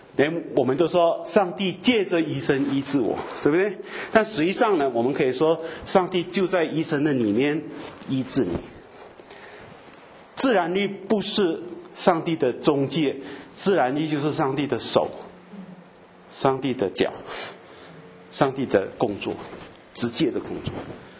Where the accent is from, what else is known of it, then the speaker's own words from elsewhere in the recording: China; 我们中国人也说嘛，我们不要逆天行道